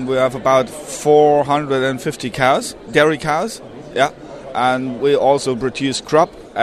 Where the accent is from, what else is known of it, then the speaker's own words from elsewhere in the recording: Germany; English is a second language; We're from Germany, from the middle of Germany